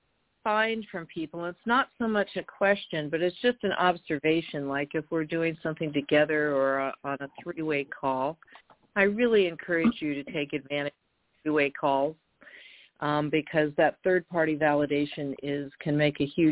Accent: California, United States; from Northern California

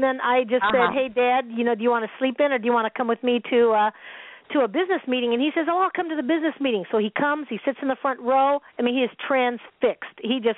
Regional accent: Seattle, Washington, United States; Originally, I'm from Seattle, and so that's why it made sense to start a team up there.

